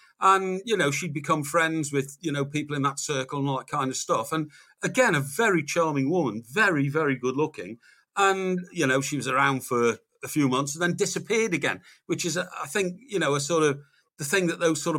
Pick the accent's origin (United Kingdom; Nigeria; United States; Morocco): United Kingdom; Chester, North West England; I'm going to try and get up to Chester Chester, my hometown. I love going back to Chester